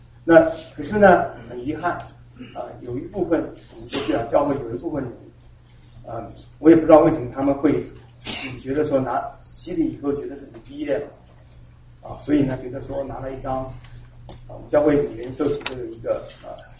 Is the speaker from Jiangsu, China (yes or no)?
yes; Nanjing, Jiangsu, China; moved away; 我们跟大家很多人都一样，从中国大陆出来，那你听我口音会发现说我是南京的粉红啊。